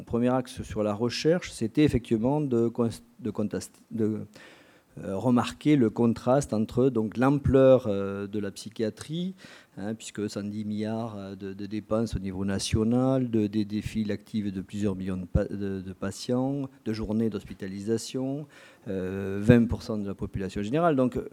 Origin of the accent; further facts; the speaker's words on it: South-West France, France; accent: south-west; avec mon accent, je viens d'une région de terroir. Donc c'est le sud-ouest qui vous parle aujourd'hui à travers ce commentaire.